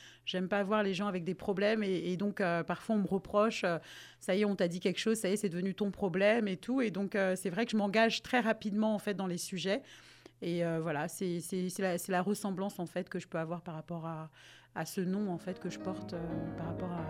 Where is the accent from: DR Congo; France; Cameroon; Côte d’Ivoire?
DR Congo; je suis originaire du Congo Kinshasa.